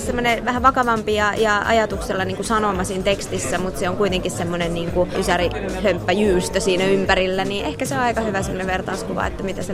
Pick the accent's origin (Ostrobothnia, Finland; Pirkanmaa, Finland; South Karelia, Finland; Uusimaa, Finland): Ostrobothnia, Finland; tai kotiin, niin kuin meillä Pohjanmaalla sanotaan